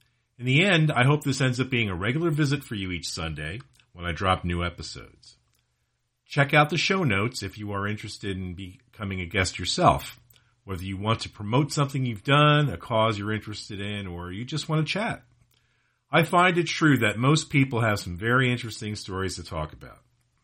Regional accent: Allentown, Pennsylvania, United States; also born or lived in Lehighton / Palmerton; I was born in Lehighton, in Pennsylvania. I lived in Palmerton for a couple of years. I moved to Allentown

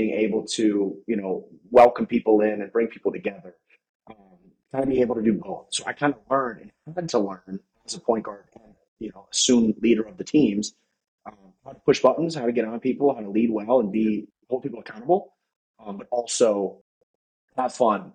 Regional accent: Wisconsin, United States; even Wisconsin, you know, here, my home state.

